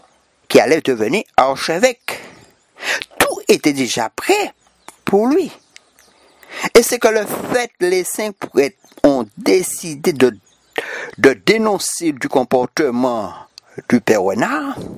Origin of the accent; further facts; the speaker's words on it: Le Vauclin, Martinique, France; born there; Est-ce que tu peux aller dans ma propre commune, là où je suis né, au Vauclin?